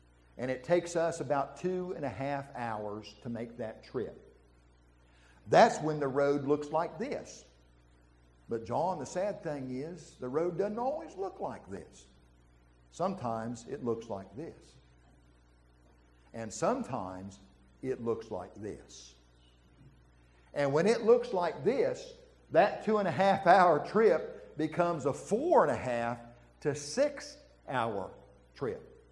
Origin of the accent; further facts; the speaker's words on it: West Virginia, United States; I'm from West Virginia. Don't hold that against me. But I'm from West Virginia. And I have traveled many a West Virginia backcountry road.